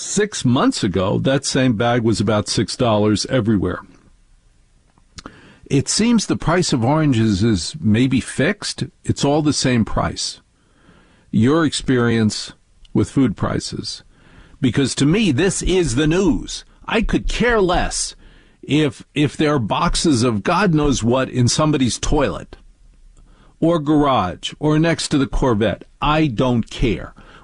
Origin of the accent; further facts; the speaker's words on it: New York, United States; Now, as a New Yorker, I am offended at the thought of anything but sausage and mushrooms on a pizza.